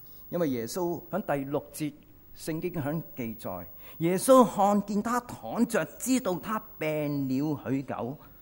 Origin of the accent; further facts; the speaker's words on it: Hong Kong; 其實我們香港人去外面十零日